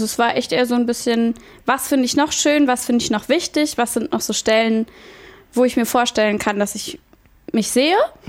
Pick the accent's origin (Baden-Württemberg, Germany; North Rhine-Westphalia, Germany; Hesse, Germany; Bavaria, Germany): Bavaria, Germany; moved away as an adult; Ja, ich komme aus Bayern.